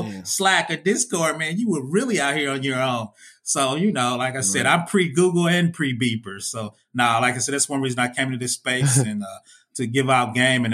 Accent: Indianapolis, Indiana, United States; Oh, no, nah, man. I'm from Indianapolis, man. I'm from the Midwest.

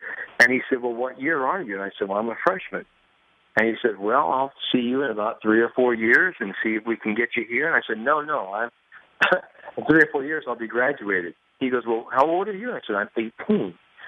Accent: Galveston, Indiana, United States; I come from Galveston, Indiana. And that's where I lived

